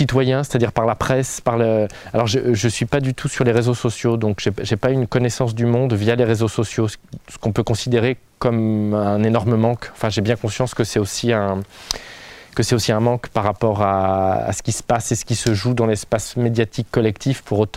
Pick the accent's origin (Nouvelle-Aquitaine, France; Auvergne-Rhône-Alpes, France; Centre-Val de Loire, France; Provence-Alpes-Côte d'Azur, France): Auvergne-Rhône-Alpes, France; Lyon; moi je viens de Lyon, moi je suis allé à l'Institution des Chartreux